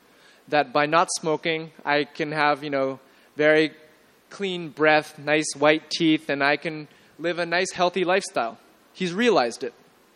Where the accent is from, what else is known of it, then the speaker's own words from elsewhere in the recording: Canada; But, I'm from Canada. I never heard of a rasgulla.